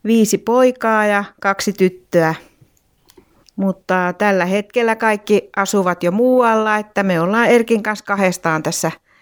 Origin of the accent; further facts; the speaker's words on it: Pori, Satakunta, Finland; moved away as an adult; now in Jämsä, Finland; minähän alun perin tulin tänne Jämsään opistolle työhön ja sitten olen asunut täällä kohta 40 vuotta. Olen kotoisin Porista